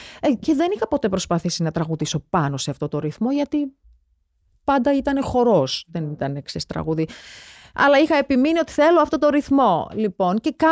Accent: Georgia; με όλη αυτή την έτσι τρομακτική, τραγική εξέλιξη που γίνεται στην πατρίδα μου

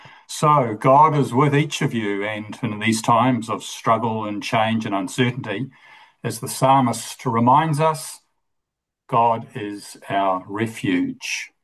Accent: Wellington, New Zealand; I'm hosting today with a team of three others. I'm from Wellington.

